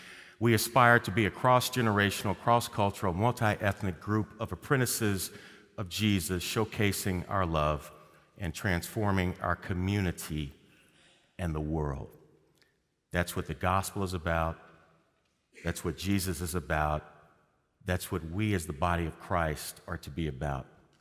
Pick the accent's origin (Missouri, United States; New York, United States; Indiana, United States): Missouri, United States; St. Louis; Many of you know that St. Louis is my hometown. I grew up about 8 miles from where Ferguson, Missouri is. Ferguson's a suburb. I grew up in the urban core of St. Louis.